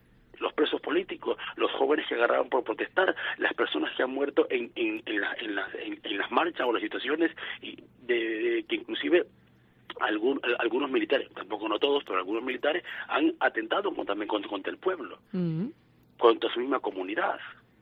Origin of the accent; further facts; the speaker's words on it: Calabozo, Guárico, Venezuela; now in Caracas, Venezuela; Allá tengo mi familia en mi pueblo, en Calabozo, el estado Guárico.